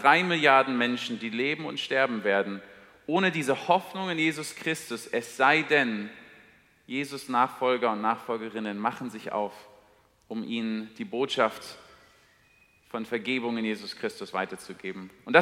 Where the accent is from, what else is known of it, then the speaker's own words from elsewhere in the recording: Berlin, Germany; Ich komme ursprünglich aus Berlin und bin mit Lilian aus Chile verheiratet.